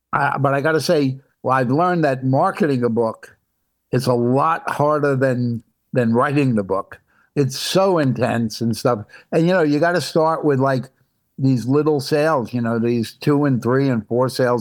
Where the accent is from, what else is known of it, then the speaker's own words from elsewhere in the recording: Brooklyn, New York, United States; I had to stop being, you know, a little street tough guy from Brooklyn, you know, because I grew up in Coney Island and, you know, fighting was like something we did.